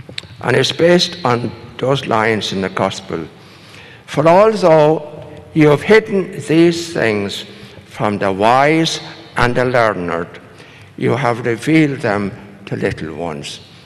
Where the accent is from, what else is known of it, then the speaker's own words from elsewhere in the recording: Ireland; as a little child growing up in Ireland